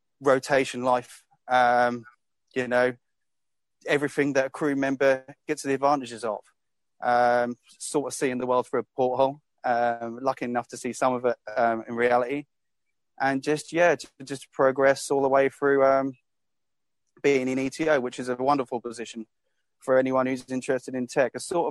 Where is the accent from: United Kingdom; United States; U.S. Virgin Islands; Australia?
United Kingdom